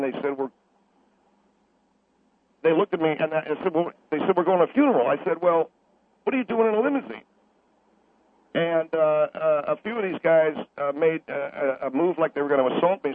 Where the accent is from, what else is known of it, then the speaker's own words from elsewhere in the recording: Charlotte, North Carolina, United States; I come from Charlotte, North Carolina.